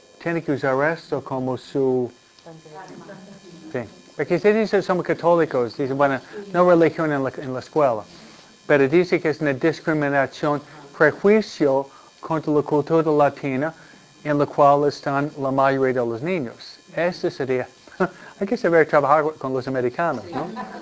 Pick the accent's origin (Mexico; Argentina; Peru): Mexico; Yo soy mexicana y para nosotros la Virgen María, la Virgen Guadalupe es esencial.